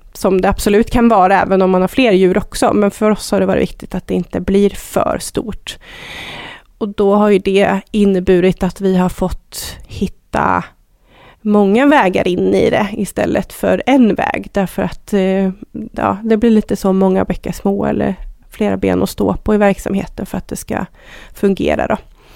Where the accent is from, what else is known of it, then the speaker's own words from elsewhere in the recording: Resarö, Stockholm County, Sweden; also born or lived in Dalarna; Jag är född och uppvuxen i Roslagen i Stockholms skärgård på en ö som heter Resarö. Men har mina rötter och min släkt och sådär i Dalarna. Så att jag hamnade där direkt efter att jag tog studenten och har väl bott i Dalarna